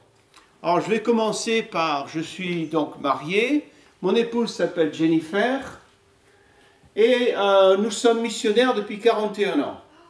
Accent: United States; French is a second language; Mon épouse, c'est une Américaine, moi je suis Américain, mais c'est une Américaine comme moi. On a un passeport bleu, mais on a vécu partout dans le monde. On vit jamais aux États-Unis.

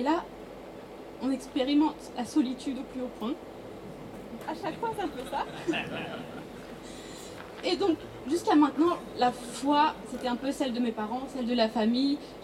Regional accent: Chambéry, Auvergne-Rhône-Alpes, France; born there; accent: French; Et moi, j'ai un accent français. … Je suis née à Chambéry, en Savoie.

